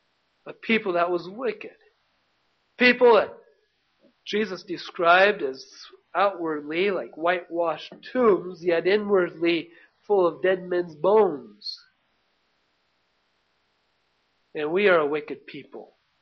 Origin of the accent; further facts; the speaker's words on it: Lincoln, Nebraska, United States; now in Detroit, United States; Well, I grew up in Lincoln.